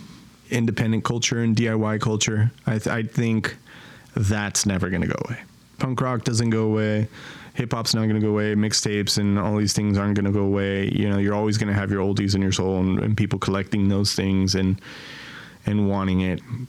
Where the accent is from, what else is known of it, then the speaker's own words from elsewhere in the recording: California, United States; I love being in San Gabriel Valley. I love being in my hometown, you know, being in this area, because it's not yet gentrified to the point where you're going to get pushed out and you can't afford it.